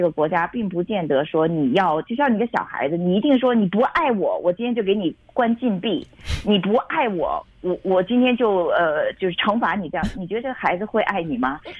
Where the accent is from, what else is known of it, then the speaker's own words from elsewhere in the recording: China; 对啊，我是来自中国大陆的，所以我们从小呢是要向国旗敬礼的